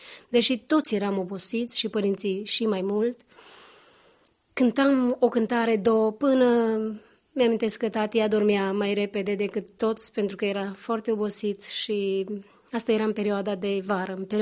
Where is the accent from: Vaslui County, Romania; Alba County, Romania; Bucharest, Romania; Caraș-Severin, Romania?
Vaslui County, Romania; Laza; Sunt dintr-o comună în apropierea Vasluiului, 14 km de la Vaslui, pe șoseaua națională Vaslui-Bacău. Se numește Laza. Deci am trăit la țară.